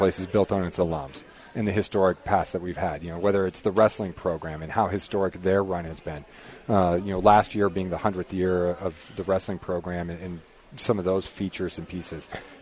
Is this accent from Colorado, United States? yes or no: yes; Fort Collins, Colorado, United States; I grew up in Fort Collins, so you know, from Northern Colorado